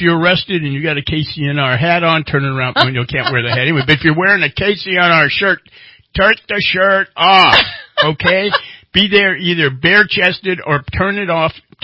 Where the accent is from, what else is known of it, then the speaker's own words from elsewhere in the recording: Midwest, United States; I have to admit, growing up in the Midwest, it's near and dear to my heart.